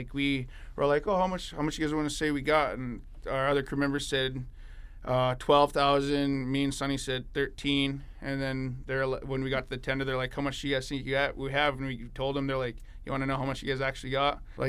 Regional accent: Dillingham, Alaska, United States; I was born and raised here in Dillingham.

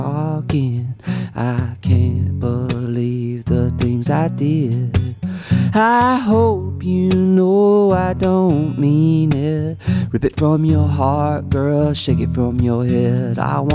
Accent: Laurel, Mississippi, United States; from, I think, Meridian, Mississippi, and I'm from Laurel, Mississippi

